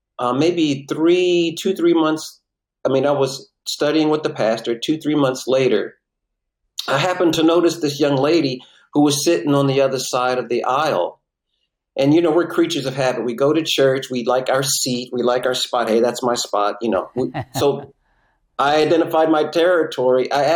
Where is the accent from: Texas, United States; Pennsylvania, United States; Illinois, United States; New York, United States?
Pennsylvania, United States; born there; I wasn't born in Oklahoma. I was born in Pennsylvania.